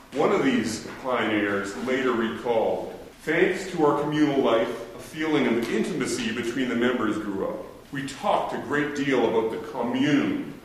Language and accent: English; Canada; moved away as an adult; I was running away from Canada, from a broken heart, from an early midnight crisis, from the only world I'd ever known that suddenly felt too confining.